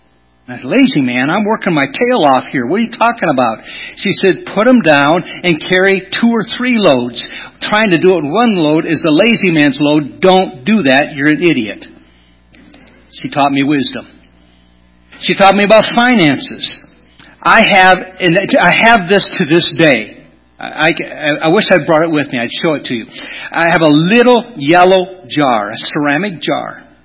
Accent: Kalkaska, Michigan, United States; Growing up in Kalkaska, being the preacher's kid in town, it was tough, all right?

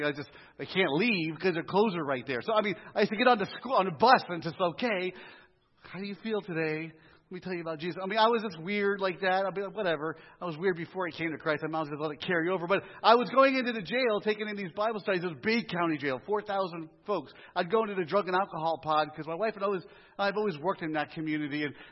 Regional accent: Philadelphia, Pennsylvania, United States; driving like I'm from Philadelphia, which I am, and I'm driving in the Midwest, which they're not

